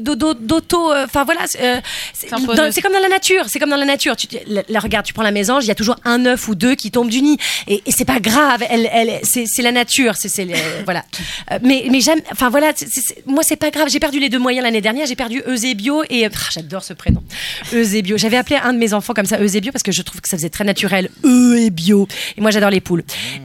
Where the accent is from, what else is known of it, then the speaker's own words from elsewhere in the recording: Belgium; Enfin moi en tant que Belge, la pression, j'adore ça.